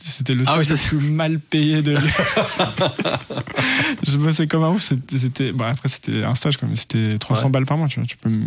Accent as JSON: {"language": "French", "town": "Annecy", "region": "Auvergne-Rhône-Alpes", "country": "France", "tie": "born or raised there", "said": "j'ai grandi dans à Annecy, une petite ville dans les Alpes où on parle pas vraiment de musique."}